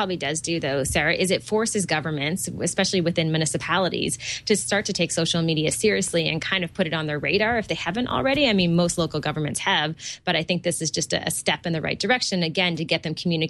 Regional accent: Toronto, Ontario, Canada; from Toronto, Ontario, Canada. Still back in Toronto.

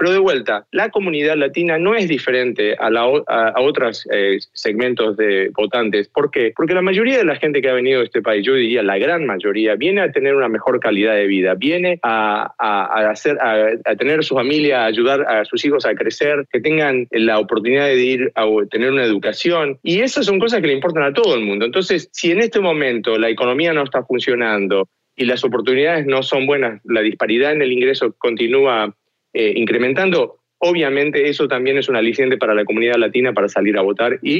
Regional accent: Argentina; Yo soy argentino, nací en una dictadura militar, después crecí en otra y después finalmente en el 83 pudieron llegar a una democracia

